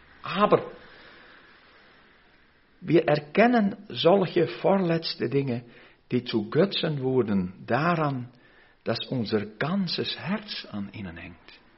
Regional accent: Austria; Hier bei uns in Österreich kann man das ein bisschen zuordnen, denke ich.

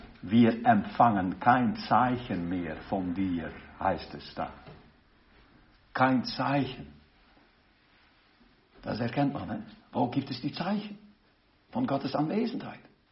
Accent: Rotterdam, South Holland, Netherlands; German is a second language; Ich war in meinem Urlaub auch einen Tag in meiner Heimatstadt Rotterdam.

